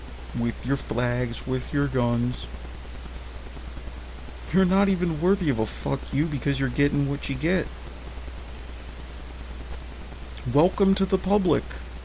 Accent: United States; Not just as a Twitter user since 2010, but as an American.

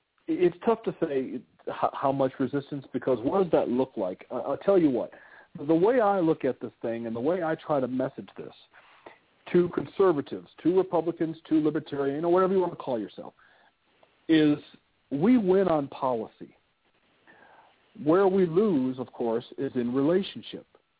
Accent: Colorado Springs, Colorado, United States; I'm up here in we're in Colorado Springs, Colorado. It's my hometown, and it's a beautiful part of the country.

